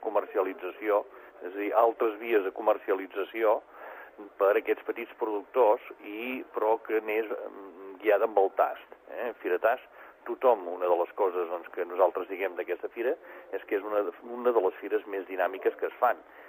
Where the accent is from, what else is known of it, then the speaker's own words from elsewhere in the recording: Girona, Catalonia, Spain; Bé, nosaltres som gironins.